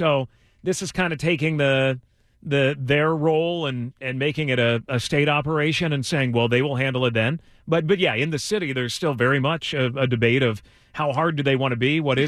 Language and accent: English; California, United States; You know, and growing up in the Bay Area, I remember taking field trips.